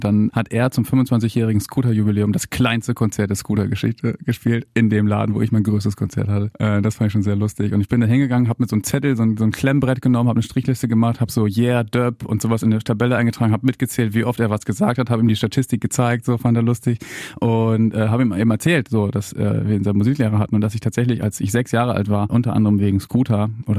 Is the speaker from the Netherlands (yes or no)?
no; Leer, Lower Saxony, Germany; Wir kommen beide aus Leer in Ostfriesland.